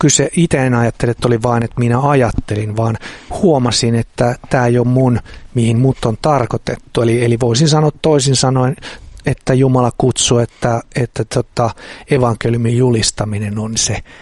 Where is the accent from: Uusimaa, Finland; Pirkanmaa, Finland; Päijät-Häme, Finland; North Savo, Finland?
Uusimaa, Finland; Helsinki; mä kasvoin ihan Helsingissä.